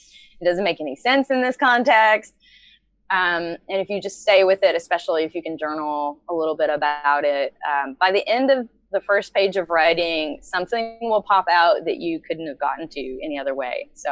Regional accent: the South, United States; I come from the South and it's very polite.

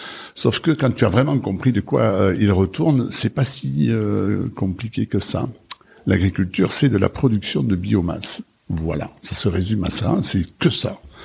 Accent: Auch, Occitanie, France; born there; je suis né en 1959 à Auch dans le Gers.

